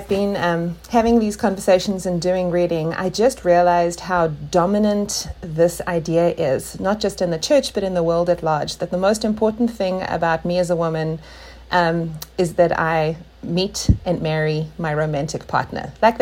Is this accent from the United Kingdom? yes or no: no; South Africa; now in United States; I talk funny because I'm from South Africa. I've been in the States for about 16 years.